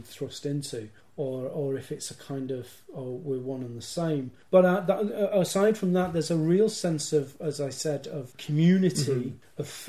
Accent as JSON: {"language": "English", "town": "Manchester", "region": "North West England", "country": "United Kingdom", "tie": "born or raised there", "said": "growing up in Manchester, if you heard a different accent, you'd be fascinated."}